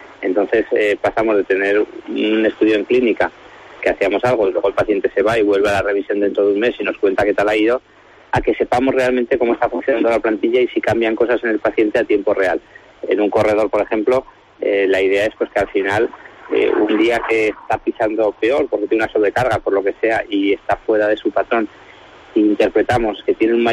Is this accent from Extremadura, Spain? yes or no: no; Huesca, Aragon, Spain; el 100% de la plantilla son conscientes de que soy de Huesca